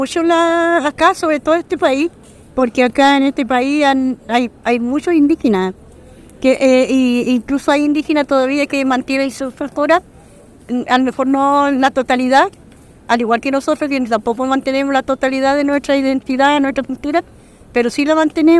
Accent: Araucanía, Chile; Yo vengo de Chile, vengo de la zona de la novena región, región de la Araucanía. … soy mapuche, orgulloso de ser mapuche. Y pertenezco a este pueblo indígena

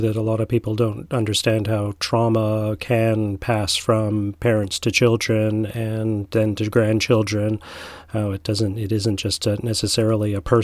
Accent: Quebec, Canada; Growing up, I grew up in Quebec. My schooling was out here mostly

